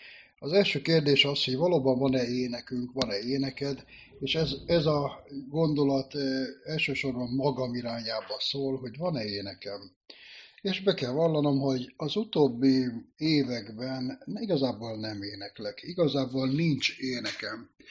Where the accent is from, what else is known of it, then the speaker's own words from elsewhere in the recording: Hungary; körülmények között éltem, mint mindenki Magyarországon, de különösen azért volt nagyon nehéz, hiszen apa nélkül nőttem föl